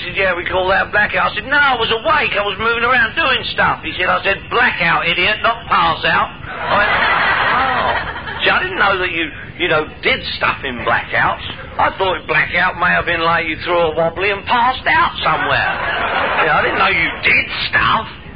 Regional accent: London, United Kingdom; I'm from London, England, by the way. That's why I talk like this.

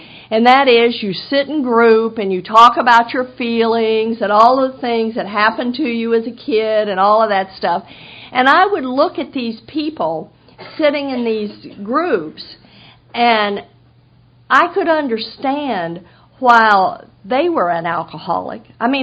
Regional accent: Texas, United States; you know, I'm a Texan, so in Texas, maybe in Florida you do too, in Texas we puff up.

